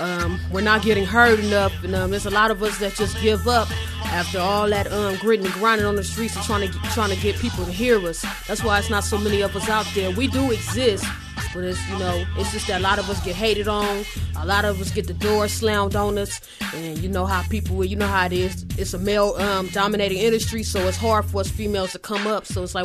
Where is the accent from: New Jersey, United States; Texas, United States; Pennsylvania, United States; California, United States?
California, United States; San Francisco; Yeah, I'm from Frisco. Born and raised in HP, Filmy, Maine. Represent West Point, Middle Point Road.